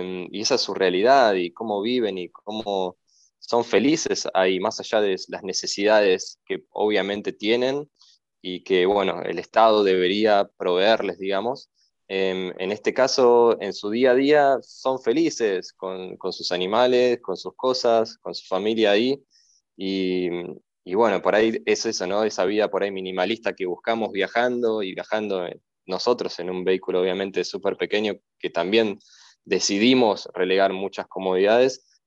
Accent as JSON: {"language": "Spanish", "country": "Argentina", "said": "para mí, siendo argentino, bueno, latinoamericano en general"}